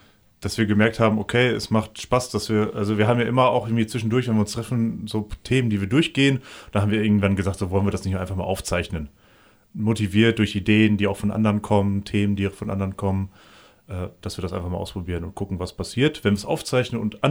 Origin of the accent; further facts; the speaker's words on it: North Rhine-Westphalia, Germany; ich bin Westfale